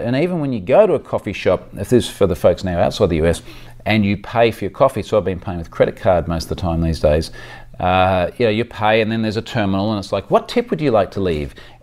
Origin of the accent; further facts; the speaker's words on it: Australia; it's a pain in the ass for me as an Aussie as well